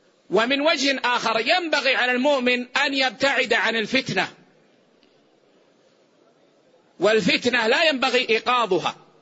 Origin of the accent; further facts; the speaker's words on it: Saudi Arabia; مثلا عندنا في السعودية هنا يذهب إلى مدير الفرع